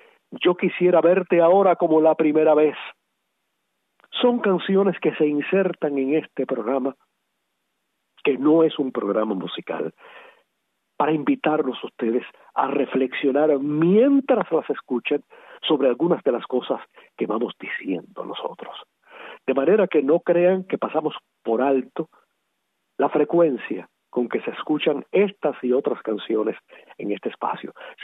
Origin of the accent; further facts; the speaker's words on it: Cuba; si somos cubanos